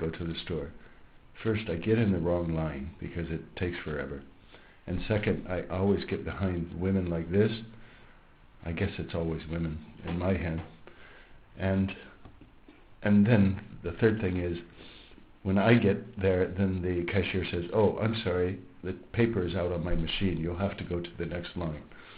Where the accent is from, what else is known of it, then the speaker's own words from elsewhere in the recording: Iowa, United States; born there; I was born in Iowa in the United States.